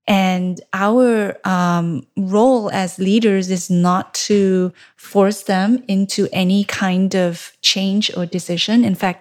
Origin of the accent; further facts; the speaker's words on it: Malaysia; Because I grew up in Malaysia, I have a lot of connections there from my high school days.